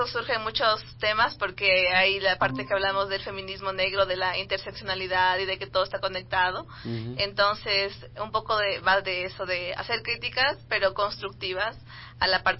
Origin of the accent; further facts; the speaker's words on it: Cayambe, Pichincha, Ecuador; Soy de Cayambe.